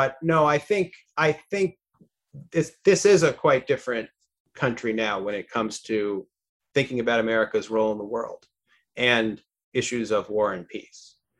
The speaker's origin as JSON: {"language": "English", "region": "Washington, D.C. area", "country": "United States", "tie": "born or raised there", "said": "I grew up outside Washington, D.C. I was interested in politics."}